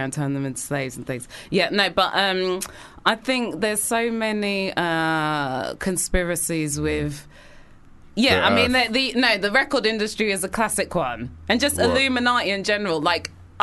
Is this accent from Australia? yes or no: no; United Kingdom; being British and being, being in the, it, being part of hip hop is like the perfect combination.